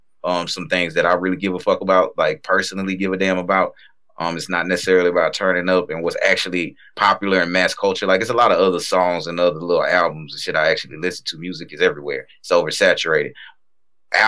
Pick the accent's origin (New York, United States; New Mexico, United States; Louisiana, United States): Louisiana, United States; You from South Texas. I'm from South Louisiana. So of course it's gonna link up a certain type of way.